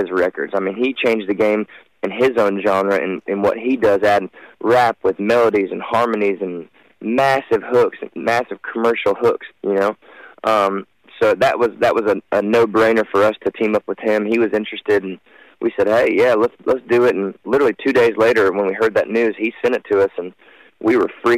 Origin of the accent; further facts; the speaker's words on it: Florida, United States; I grew up in Florida.